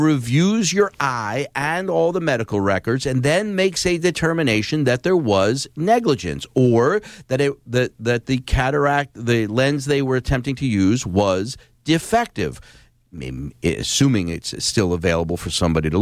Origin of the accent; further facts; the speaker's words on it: Philadelphia, Pennsylvania, United States; I'm from Philly